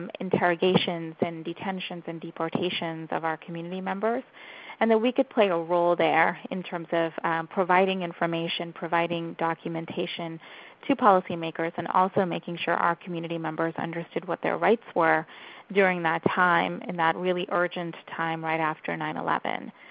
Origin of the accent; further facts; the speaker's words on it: Thiruvananthapuram, Kerala, India; moved away; also born or lived in Louisville, United States; So I was born and raised in Trivandrum, actually.